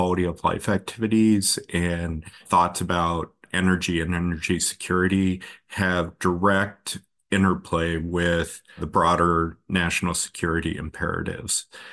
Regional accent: Anchorage, Alaska, United States; Well, I grew up in Anchorage.

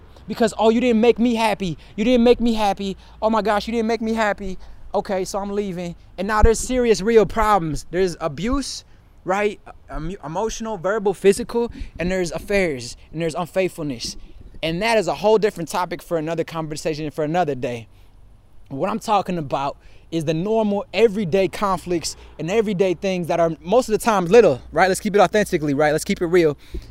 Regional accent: Michigan, United States; I'm from Michigan, icicles, they just stay there.

